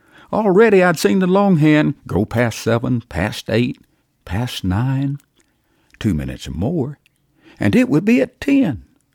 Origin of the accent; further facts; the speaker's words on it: New Hope, Alabama, United States; from New Hope, Alabama.